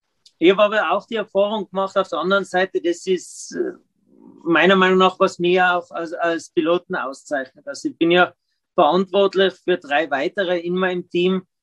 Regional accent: Tyrol, Austria; also ich habe natürlich als kleines Kind in Österreich, in Tirol, da musst du Ski fahren.

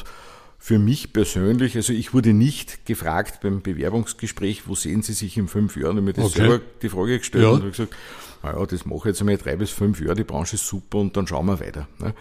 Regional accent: Linz, Upper Austria, Austria; ich bin ein Urlinzer, ich bin in Linz geboren, in Linz im Kindergarten und in die Schule gegangen, habe in Linz studiert

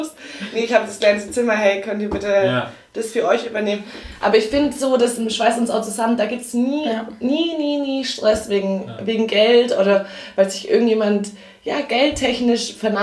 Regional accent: Munich, Bavaria, Germany; ich bin halt ein Münchner.

